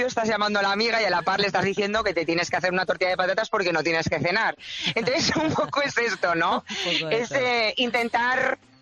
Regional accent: Aragon, Spain; moved away; Y llevo 10 años sin venir a mi tierra y hay sorpresitas aragonesas, porque hay mucho de la tierra, hay mucho de la cultura aragonesa y de lo que somos los aragoneses.

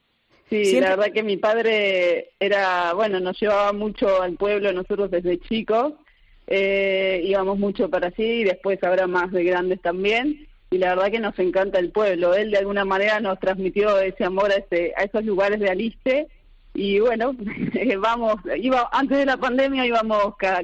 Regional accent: Argentina; Somos los argentinos los que nos vamos para allí.

